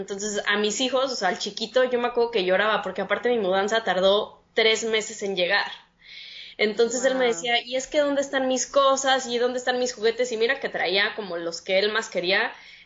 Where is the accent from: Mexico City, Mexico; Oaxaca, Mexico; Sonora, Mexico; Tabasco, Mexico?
Mexico City, Mexico; moved away as an adult; now in San Pedro Sula, Honduras; soy health coach y coach en cambio de hábitos. Tengo 2 años ahorita viviendo en Honduras, en San Pedro Sula. Soy de la Ciudad de México.